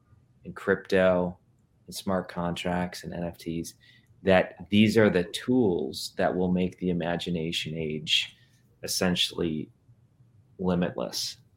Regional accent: Wisconsin, United States; Well, that's interesting, because I am from Wisconsin, and there is a joke.

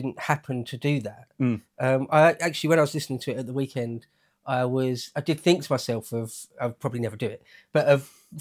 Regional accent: South East England, United Kingdom; I'm from the Southeast.

